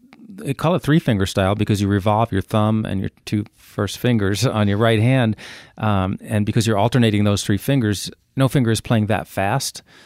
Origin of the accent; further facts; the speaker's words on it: Queens, New York, United States; And I was a kid growing up in Queens, New York.